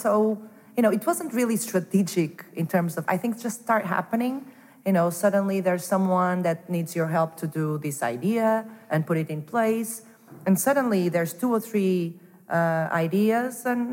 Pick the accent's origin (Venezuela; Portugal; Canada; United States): Portugal; Porto, Norte; moved away as an adult; also born or lived in Denmark; So I was born in Porto and raised in Porto